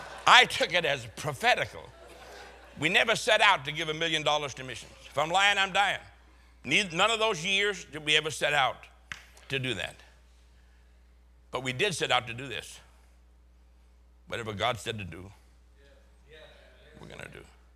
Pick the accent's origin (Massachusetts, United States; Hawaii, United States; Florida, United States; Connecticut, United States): Massachusetts, United States; Boston; accent: Boston; I am from Boston. You can tell a little bit by my accent.